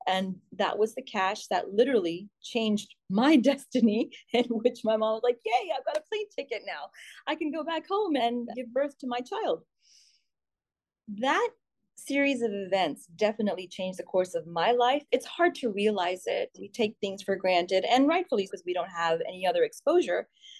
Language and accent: English; India; which I really did not get being an Indian citizen. And it's not a problem of the country. It's just cultural.